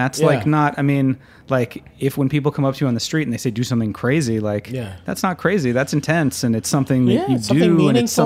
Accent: United States; I mean, in all honesty, like to me as an American, right?

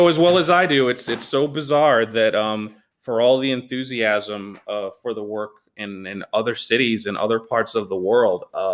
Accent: New York, United States; now in Los Angeles, United States; I say this as a New Yorker, is the egalitarian nature of the arts here.

